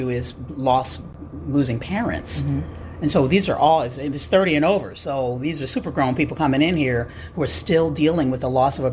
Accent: St. Louis, Missouri, United States; but when I go to Houston, I'm from St. Louis.

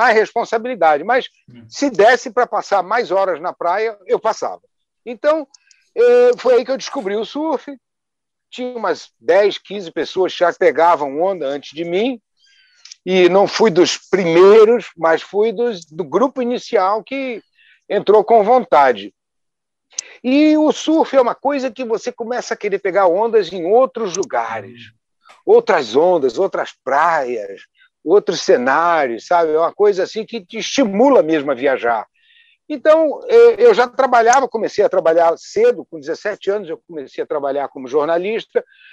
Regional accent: Rio de Janeiro, Brazil; born there; eu nasci no Rio de Janeiro.

